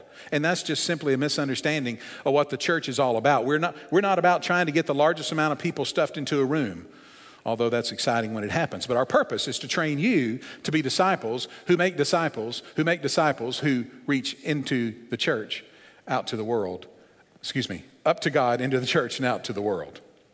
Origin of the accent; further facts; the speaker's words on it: Tennessee, United States; Now, I grew up in Northwest Tennessee.